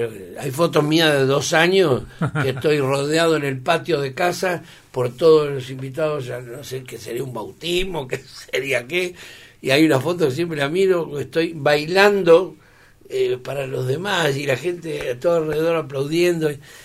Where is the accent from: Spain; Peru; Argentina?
Argentina; Mar del Plata, Buenos Aires Province; moved away as an adult; Mar del Plata, que es mi ciudad, yo nací en Mar del Plata. Yo soy marplatense, así viví hasta los 21 años.